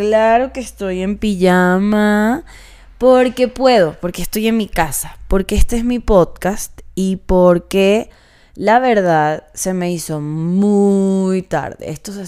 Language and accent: Spanish; Venezuela; accent: Venezuelan; now in Mexico; obviamente no hablo con acento mexicano, tengo mi acento venezolano. Pero claro que tengo tonadas y tengo palabras mexicanas porque vivo aquí hace 3 años